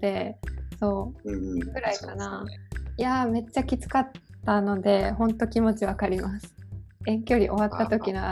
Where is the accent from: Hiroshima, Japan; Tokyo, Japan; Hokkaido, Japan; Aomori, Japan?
Hiroshima, Japan; 私広島出身だからお好み焼きに関してすごくうるさいんですよ。